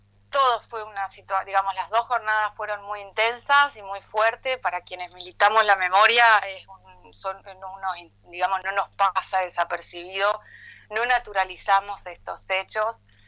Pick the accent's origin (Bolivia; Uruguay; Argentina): Argentina; nosotros como pueblo argentino